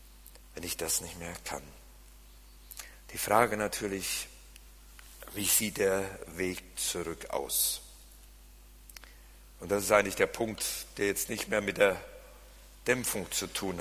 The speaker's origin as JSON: {"language": "German", "region": "North Rhine-Westphalia", "country": "Germany", "accent": "Siegerland", "said": "obwohl ich mit meinem Siegerländer Akzent nicht zurechtkomme"}